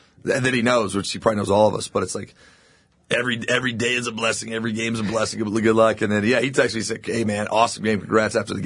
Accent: Arvada, Colorado, United States; I grew up in Arvada.

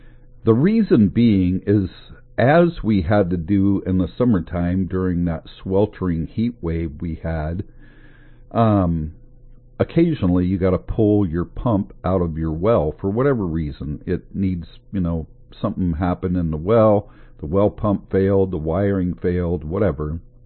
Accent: Oregon, United States; Love the rain here in Oregon. I was born and raised in Oregon.

